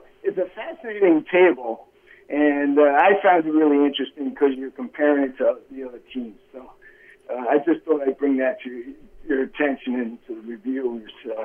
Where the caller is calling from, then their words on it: North Carolina, United States; from North Carolina.